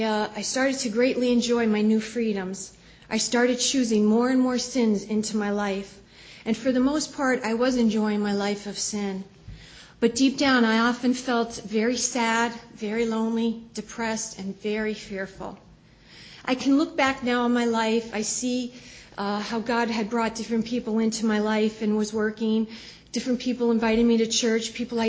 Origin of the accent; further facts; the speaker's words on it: West Pittston, Pennsylvania, United States; As a child, I grew up in West Pittston, Pennsylvania, and my parents were members of the West Pittston Trinity Episcopal Church.